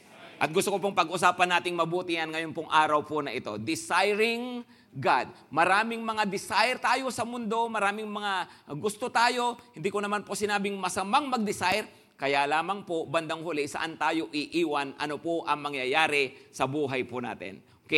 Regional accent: Pangasinan, Philippines; Dahil taga-Pangasinan ako, acquired taste, kinalakihan ko ang bagoong.

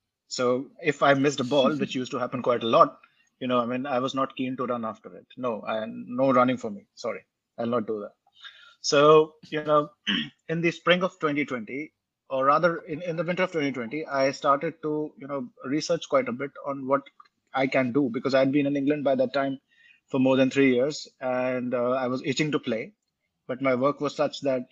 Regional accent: India; growing up in India, it was pertinent, right? I mean, you play cricket.

